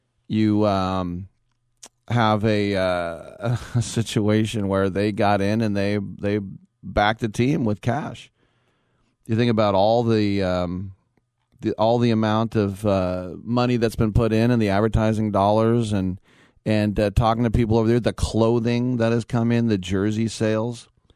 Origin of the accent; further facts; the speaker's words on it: San Francisco, California, United States; I sit here in our downtown San Francisco studios in my hometown